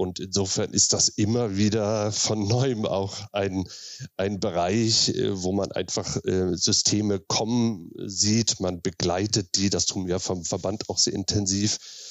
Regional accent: Flensburg, Schleswig-Holstein, Germany; now in Berlin, Germany; bin auch Schleswig-Holsteiner bzw. Flensburger, aber seit 1999 in Berlin

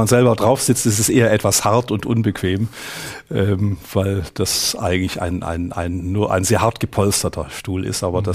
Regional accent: Stuttgart, Baden-Württemberg, Germany; ja, ich bin in Stuttgart geboren, also und in der Diözese aufgewachsen

